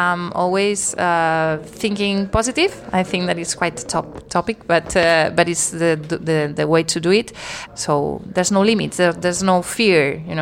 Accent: Barcelona, Catalonia, Spain; Helena and I, we are friends because we are from Barcelona. And Barcelona, believe it or not, but it's a small city.

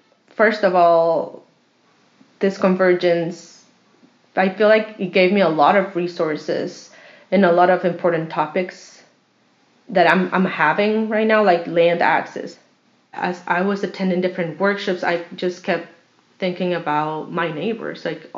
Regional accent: Mexico; English is a second language; moved away as an adult; now in United States; I am from Mexico, and I just moved here 4 years ago. I was working in Mexico doing community development through farming

